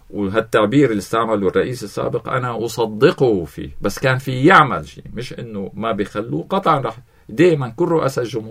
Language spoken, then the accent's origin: Arabic; Lebanon; وانا لبناني شاطر، لبناني شاطر